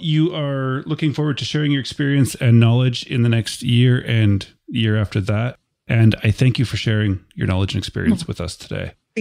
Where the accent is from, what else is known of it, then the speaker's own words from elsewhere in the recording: Canada; being a Canadian myself